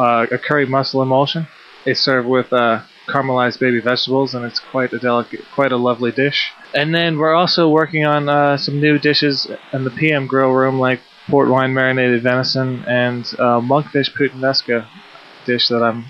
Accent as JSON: {"language": "English", "town": "Mandeville", "region": "Louisiana", "country": "United States", "tie": "born or raised there", "said": "I actually was born right across the lake in a little town called Mandeville, just 24 miles away. I'm a local boy. I've been here all my life."}